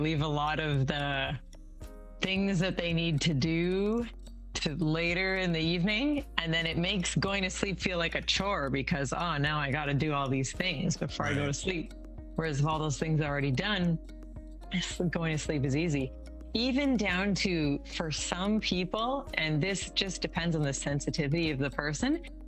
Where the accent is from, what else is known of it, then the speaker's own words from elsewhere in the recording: Canada; okay, I grew up in Canada.